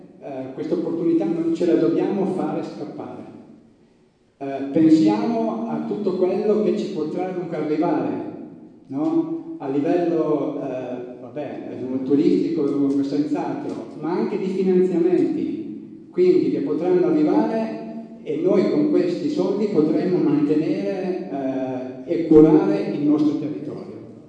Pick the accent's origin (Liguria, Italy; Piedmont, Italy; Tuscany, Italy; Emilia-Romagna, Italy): Piedmont, Italy; Pocapaglia; sono di Ascoltiera Pocapaglia.